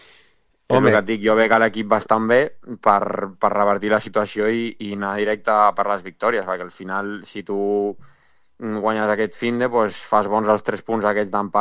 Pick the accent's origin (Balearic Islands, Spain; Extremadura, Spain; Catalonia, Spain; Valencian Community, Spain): Catalonia, Spain; Amposta; bueno, soc d'Amposta, que està al costat, llavors acudar-me no ha sigut gaire complicat